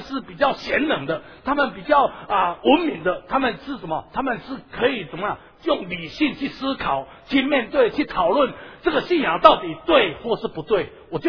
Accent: Taiwan; 我常常就觉得我们台湾人真的有一点悲哀。

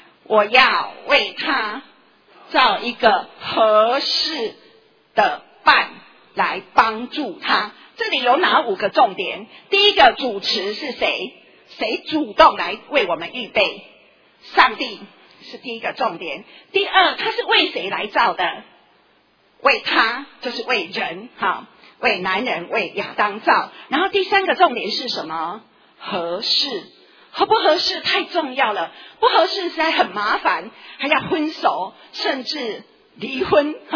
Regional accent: Taiwan; 我们台湾人一向对婚姻非常的重视

